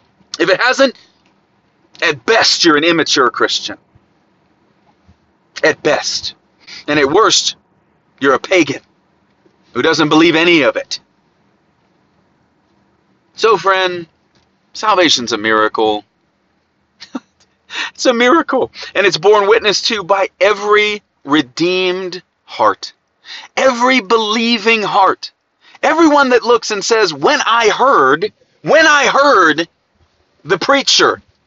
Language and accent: English; Ohio, United States; accent: Ohio; except I can't have a cool Scottish accent. So I'll just have to, you know, do it with my Ohio accent.